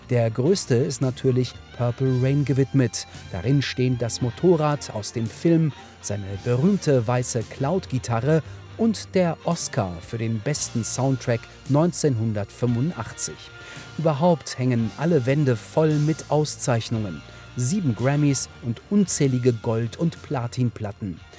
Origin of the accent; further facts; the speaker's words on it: Würzburg, Bavaria, Germany; Ein Tourplakat von 1990 für ein … Konzert in Würzburg, meiner Heimatstadt.